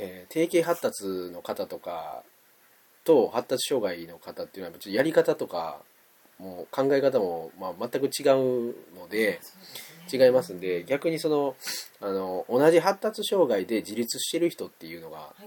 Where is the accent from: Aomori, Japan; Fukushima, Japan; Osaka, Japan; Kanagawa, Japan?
Osaka, Japan; 僕大阪なんですけど、